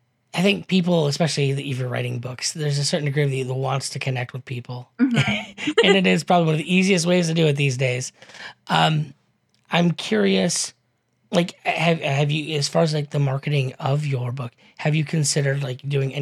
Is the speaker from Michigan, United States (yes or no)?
no; West Virginia, United States; I am from West Virginia, and I'm excited for West Virginia for it.